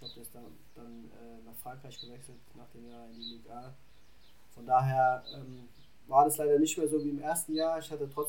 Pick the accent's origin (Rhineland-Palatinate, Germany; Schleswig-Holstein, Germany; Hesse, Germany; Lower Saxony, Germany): Rhineland-Palatinate, Germany; Ludwigshafen; Das ist ja meine Heimat auch, sage ich mal, ich komme aus Ludwigshafen. Von daher irgendwie so eine halbe Stunde von Lautern entfernt.